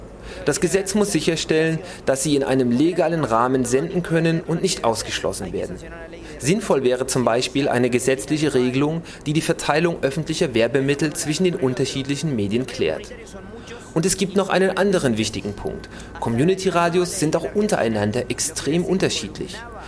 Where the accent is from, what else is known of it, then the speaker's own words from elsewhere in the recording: Argentina; da muss selbst ich als Argentinier sagen, ich weiß es nicht.